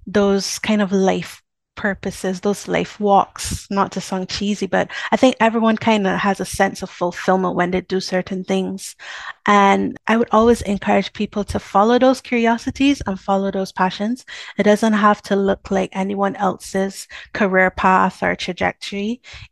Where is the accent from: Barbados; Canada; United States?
Barbados; for those who don't know or can't tell from my accent, I'm from Barbados, which is a small island in the middle of I consider in the middle of the Atlantic Ocean, but we are neighbored on the west by the Caribbean Sea. But I was born there, I grew up there, I lived there, I worked from there.